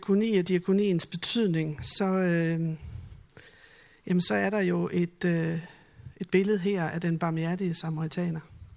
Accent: Slagelse, Zealand, Denmark; also born or lived in Klovborg; Jeg er oprindelig fra Slagelse. Det er måske nogen, der allerede har luret. Det var ikke sådan helt vestjysk.

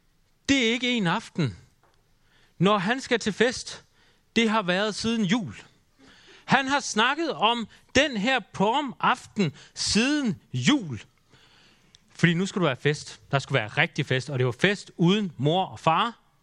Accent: Aarhus, Central Denmark Region, Denmark; Og det er simpelthen så internationalt der i Aarhus, hvor jeg er fra.

